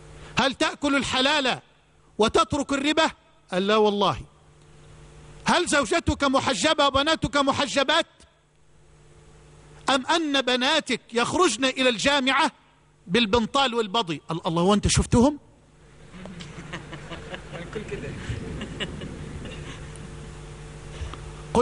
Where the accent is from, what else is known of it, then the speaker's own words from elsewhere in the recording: Egypt; هذه عندنا في مصر